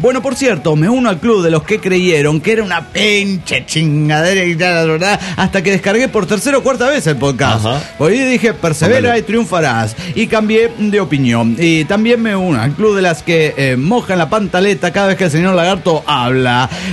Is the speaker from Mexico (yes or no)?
yes; Texcoco, State of Mexico, Mexico; quedan invitados a la Feria del Caballo en mi tierra texcocana.